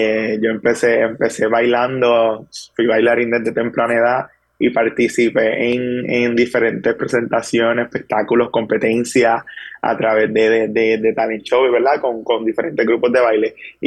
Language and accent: Spanish; Trujillo Alto, Puerto Rico; now in Bayamón, Puerto Rico; nacido y criado en Trujillo Alto, actualmente resido en Bayamón y tengo 31 años.